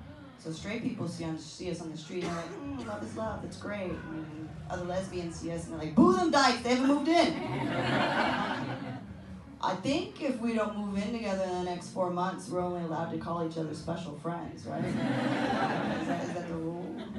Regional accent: Texas, United States; I am originally from Texas.

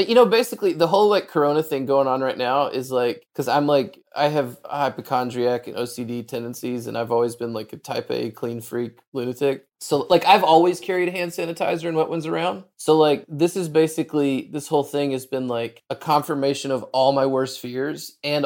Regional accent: Arkansas, United States; It is very beautiful. It's a great place to grow up and be from

